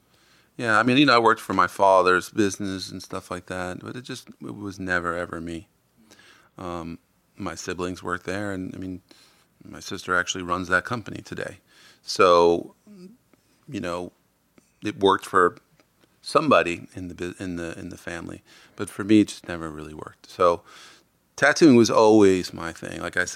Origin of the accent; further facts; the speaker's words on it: Long Island, New York, United States; I grew up in Long Island.